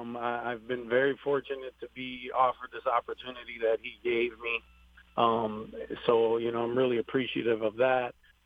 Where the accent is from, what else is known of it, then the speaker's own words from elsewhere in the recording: Chicago, Illinois, United States; He's from Akron, Ohio. I grew up in Chicago.